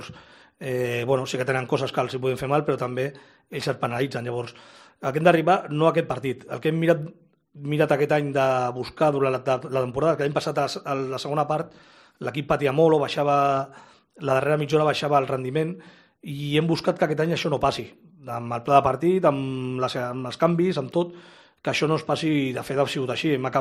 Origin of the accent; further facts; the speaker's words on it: Spain; desde que soy entrenador español